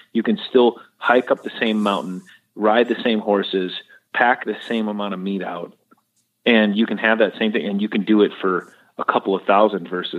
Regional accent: Minnesota, United States; now in Kentucky, United States; I grew up and I live and breathe whitetails at my place in Kentucky, you know, and I grew up with them in Minnesota

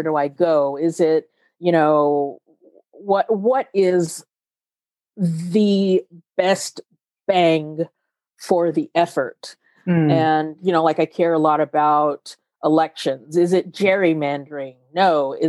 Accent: Nashville, Tennessee, United States; I'm from Nashville, and I think a lot about Nashville and the breakneck pace of gentrification in Nashville.

